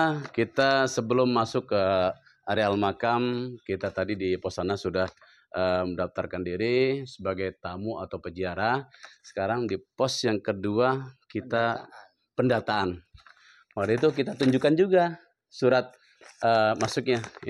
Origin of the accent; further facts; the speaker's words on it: Cikarang, West Java, Indonesia; Saya dari Kabupaten Bekasi. Yaitu Kecamatan Karangbagia atau yang sekarang yang sering dikenal itu Cikarang.